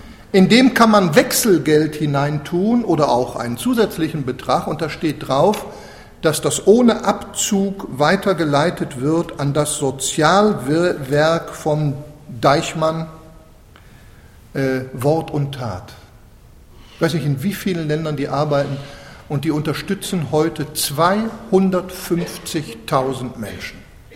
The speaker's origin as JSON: {"language": "German", "country": "Switzerland", "said": "ich bin ja Schweizer."}